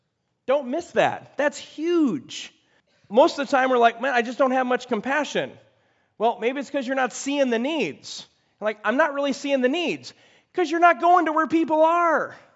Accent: United States; I'm an American. Okay, great. What are you doing? Grew up in the church.

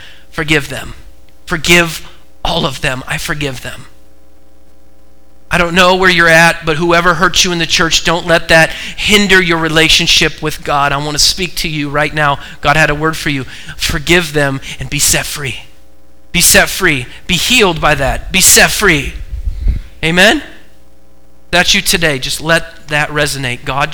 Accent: Portland, Oregon, United States; I was born and raised in Oregon, and just yesterday there were riots in Portland, right by where I grew up.

